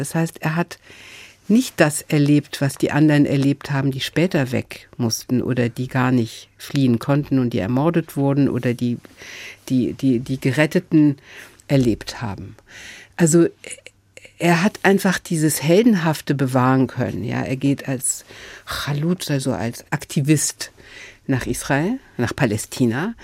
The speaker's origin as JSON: {"language": "German", "town": "Cologne", "region": "North Rhine-Westphalia", "country": "Germany", "tie": "born there", "said": "Also erstmal bin ich geboren in Köln"}